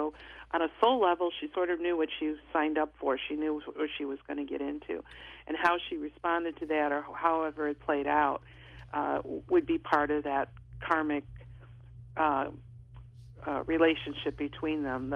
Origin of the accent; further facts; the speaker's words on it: Chicago, Illinois, United States; I grew up in Chicago, and I thought, where the heck am I? Who are you people? I knew that wasn't home.